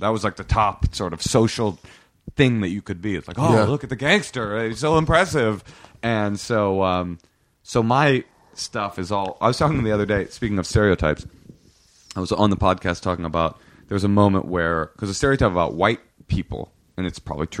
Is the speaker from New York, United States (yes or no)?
no; Oakland, California, United States; because I grew up in a black situation. You know, like I grew up in Oakland, you know, public school system.